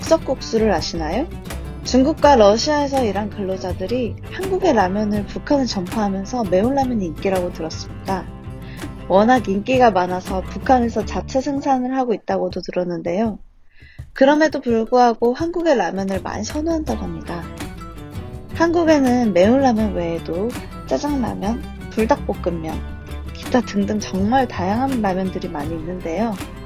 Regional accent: Seoul, South Korea; 서울에서 온

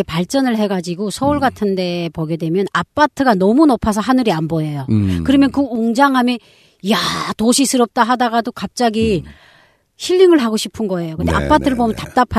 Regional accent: North Korea; born there; 북한에서 태어나다 보니까

